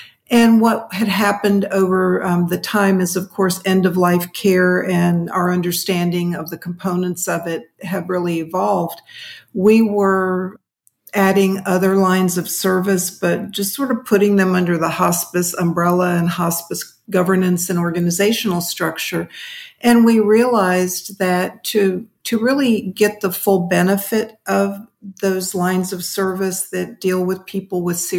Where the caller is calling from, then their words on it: St. Augustine, Florida, United States; St. Augustine, Florida.